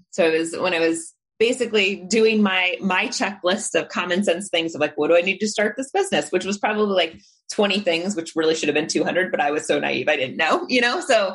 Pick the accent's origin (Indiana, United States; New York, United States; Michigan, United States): Indiana, United States; I grew up in Indiana where we had burlap sacks on the farm